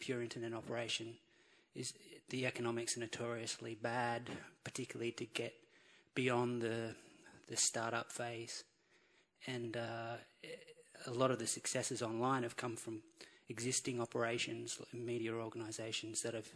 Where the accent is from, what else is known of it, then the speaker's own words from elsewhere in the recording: Australia; now in Berkeley, United States; I'm an Australian student. I live in Berkeley with my wife and son.